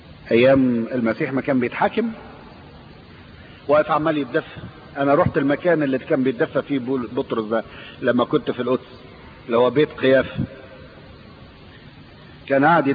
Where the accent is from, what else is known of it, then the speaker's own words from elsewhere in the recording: Egypt; قبل السد العالي عندنا في مصر كان النيل يجي يغرق البلاد